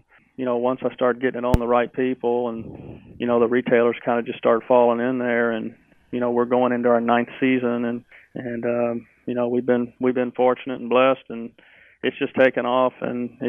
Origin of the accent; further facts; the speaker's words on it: Texas, United States; Well, I grew up in Texas and mainly hunted in South Texas and really hunted all over South Texas prominently.